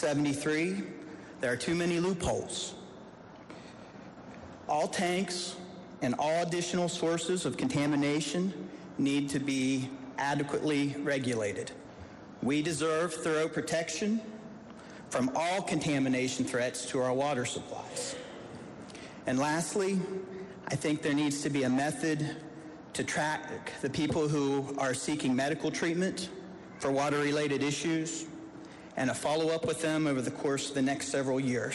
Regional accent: West Virginia, United States; I'm born and raised in West Virginia. I love this state. Never thought I'd leave this state.

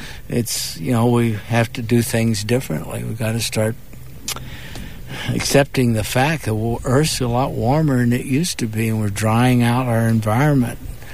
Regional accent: Louisiana, United States; Look, I'm from Louisiana.

